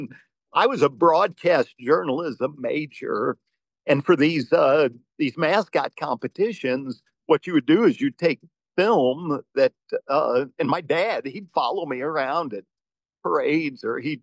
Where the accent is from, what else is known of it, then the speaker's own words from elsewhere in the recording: St. Charles, Missouri, United States; I grew up in St. Charles, Missouri, which is only about 30 minutes from St. Louis.